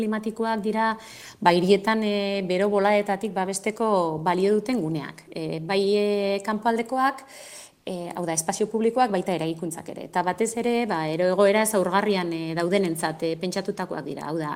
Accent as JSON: {"language": "Basque", "town": "Arrasate", "region": "Basque Country", "country": "Spain", "lives_now": "Pamplona, Spain", "said": "ni arrasatearra jatorriz da Iruñan bizi naiz"}